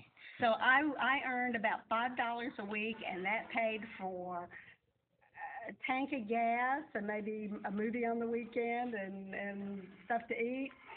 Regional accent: Memphis, Tennessee, United States; I grew up here in Memphis. I went to White Station High School.

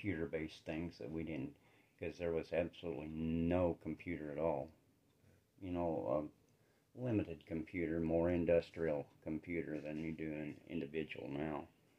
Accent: Cheyenne, Wyoming, United States; also born or lived in Pinedale, Wyoming; Well, I grew up in Wyoming. My parents, we lived on a ranch till I was like 9 years old, then my parents divorced, and my mom and I moved to Cheyenne, Wyoming.

